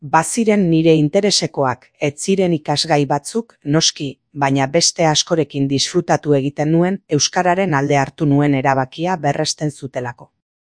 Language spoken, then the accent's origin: Basque; Bilbao, Basque Country, Spain; Sortzez bilbotarra naiz, bai. Ama hangoa zen eta nire aita Ara joandakoa. Baina, izatez, arabarra naiz. Aitaren familia Lagrangoa eta Ekorakoa